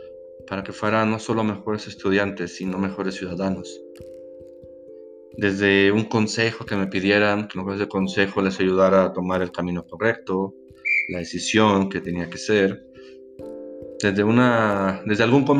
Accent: Aguascalientes, Mexico; Soy de Aguascalientes, México. Y soy psicólogo.

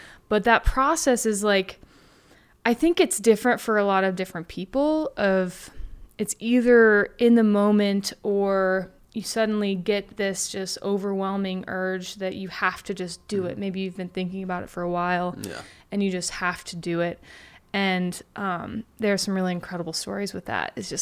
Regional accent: Indiana, United States; now in Los Angeles, United States; I grew up in Indiana, which I think is fairly important because I'm not really an LA person.

